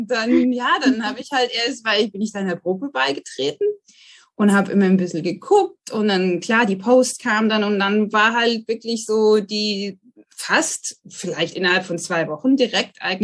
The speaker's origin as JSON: {"language": "German", "region": "Saxony-Anhalt", "country": "Germany", "moved": "as an adult", "lives_now": "England", "said": "ich bin 36 Jahre alt, komme original aus der Nähe von Magdeburg, also Deutschland, lebe aber inzwischen schon seit 15 Jahren jetzt in England, jetzt mit dem Studium hergekommen."}